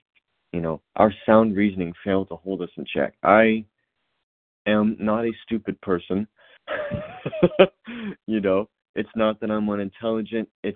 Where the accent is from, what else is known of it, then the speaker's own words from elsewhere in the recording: Indiana, United States; I'm from Indiana.